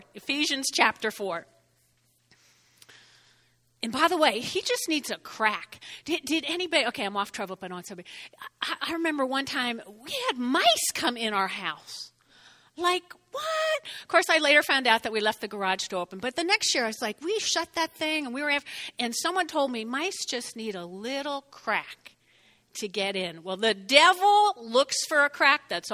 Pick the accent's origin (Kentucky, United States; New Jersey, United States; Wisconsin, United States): New Jersey, United States; I grew up in North Jersey, and I grew up on a street like Weldon Avenue, but they were individual homes, and their backyards and front yards were all yay big, you know.